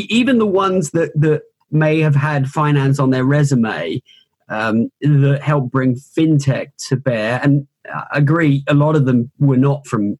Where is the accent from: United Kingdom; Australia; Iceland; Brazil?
United Kingdom; London; now in United States; I was born in Brixton and grew up in sort of Southwest London. I traveled around. I went to school in Switzerland and I came out here for business. And I came out here very young, in my early 20s.